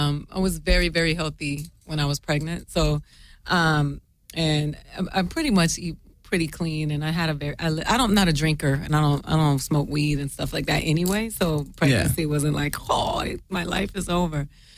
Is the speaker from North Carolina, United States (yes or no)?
no; Florida, United States; also born or lived in Boston; Well, I was born in Boston. My family's from Boston, but I grew up in Florida.